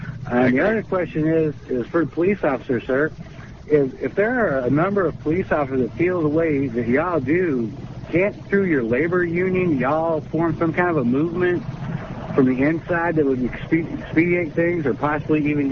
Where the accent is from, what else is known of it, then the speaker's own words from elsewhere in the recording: Ohio, United States; I come from Ohio, and up there they sold liquor through state stores, and it was all state-owned and state-regulated.